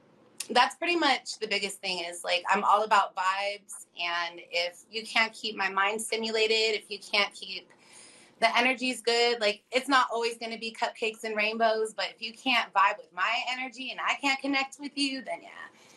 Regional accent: California, United States; I'm from the Bay Area. It's just not a lot of supply out here.

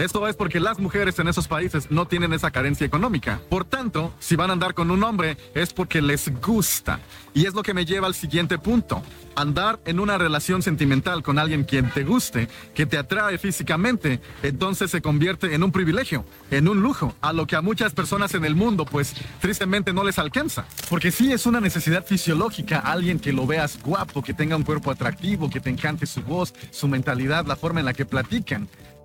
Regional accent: Chiapas, Mexico; yo solo les puedo hablar sobre el área en la que yo crecí, en Chiapas.

